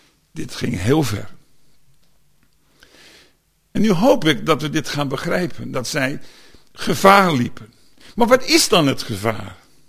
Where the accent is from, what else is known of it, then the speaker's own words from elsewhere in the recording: Netherlands; Daar zitten we als Hollanders helemaal goed.